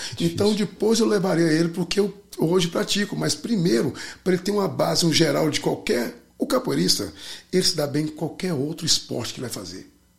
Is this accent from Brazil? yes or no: yes; Goiânia, Goiás, Brazil; Eu que sou de Goiânia, que não tem praia, nada.